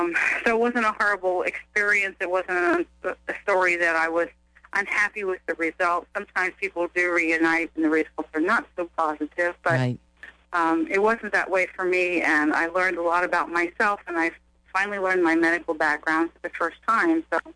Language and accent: English; Florida, United States; born there; I was born in Florida, so all my records were in Florida, which is the closed record state.